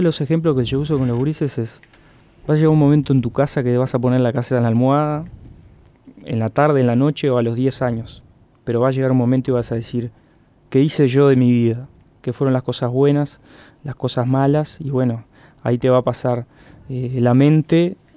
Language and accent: Spanish; Rivera, Uruguay; now in Montevideo, Uruguay; O sea, yo cuando vine acá, que llegué de Rivera, miraba la escalera mecánica